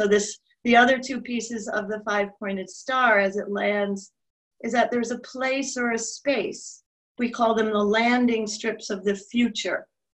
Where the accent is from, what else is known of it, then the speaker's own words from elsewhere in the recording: New York, United States; she knows that I'm a New Yorker and I have a bit of an introversion nature